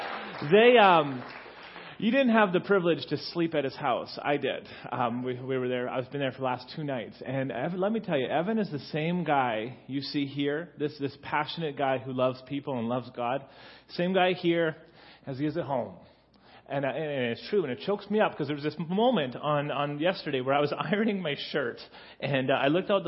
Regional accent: Nanaimo, British Columbia, Canada; now in Edmonton, Canada; I'm from Edmonton. I'm originally from Nanaimo. I have a family.

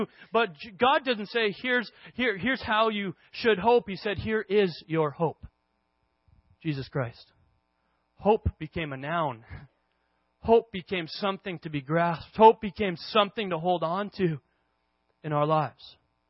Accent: Williams Lake, British Columbia, Canada; I grew up in Williams Lake, and people don't really go in Williams Lake all that much.

